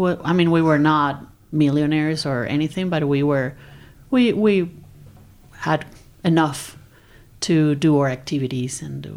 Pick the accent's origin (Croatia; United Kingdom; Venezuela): Venezuela; now in United States; Venezuela was a very affluent country in the time when I was growing up. So it was great. It was, I went to private schools. We have help at the house.